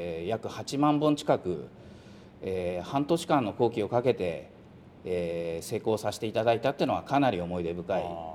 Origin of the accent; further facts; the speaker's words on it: Nagaoka, Niigata, Japan; 地元が長岡の、宮内ということで、